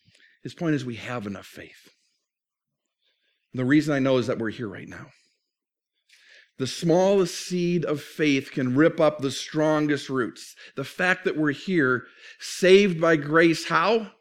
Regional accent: Minnesota, United States; I grew up in Minnesota. Grew up on ice. Grew up skating.

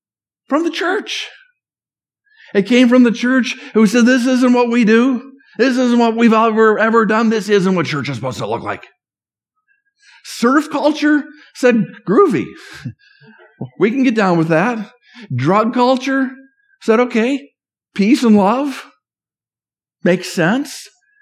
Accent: Minnesota, United States; moved away; also born or lived in New Jersey; I remember growing up in Minnesota and moving to New Jersey for the first time

